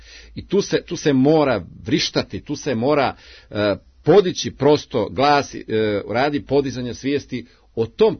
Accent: Novi Pazar, Šumadija and Western Serbia, Serbia; dolazimo sa periferije iz Novog Pazara

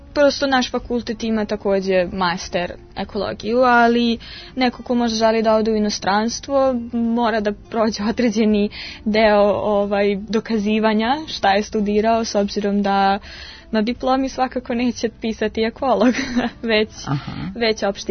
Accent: Serbia; Stvari koje su, na primjer, ovdje kod nas u Srbiji normalna, to je da ako ja imam mlađu sestru, ona će naravno naslediti moju odeću

